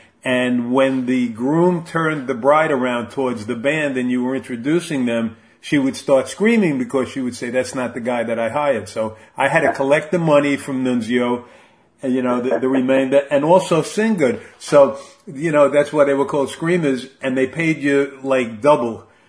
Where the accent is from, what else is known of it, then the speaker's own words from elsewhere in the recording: Long Island, New York, United States; I'm a Jewish guy growing up on Long Island.